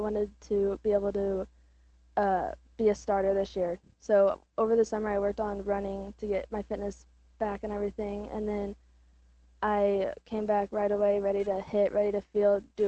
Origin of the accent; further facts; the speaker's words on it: Columbia, Missouri, United States; Columbia, Missouri.